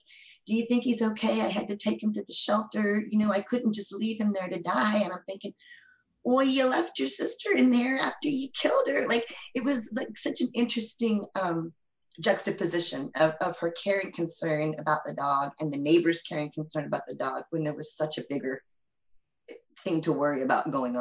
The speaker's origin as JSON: {"language": "English", "region": "Maryland", "country": "United States", "tie": "born or raised there", "said": "like I grew up in Maryland, really near where she grew up in Maryland."}